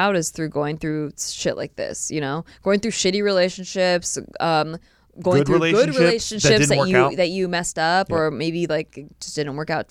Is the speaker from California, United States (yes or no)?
yes; Santa Barbara, California, United States; born there; I was born in Santa Barbara.